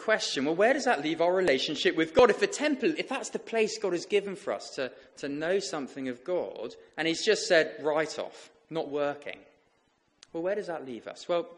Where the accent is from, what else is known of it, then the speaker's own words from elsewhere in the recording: England, United Kingdom; but I am English